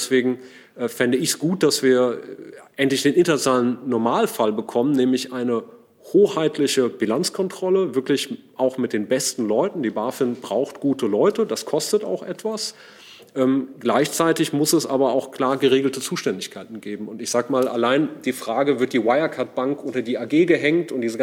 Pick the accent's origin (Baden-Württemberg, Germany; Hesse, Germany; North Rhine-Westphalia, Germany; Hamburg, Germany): Hamburg, Germany; der ehemalige Bürgermeister aus meiner Heimatstadt, Ole von Beust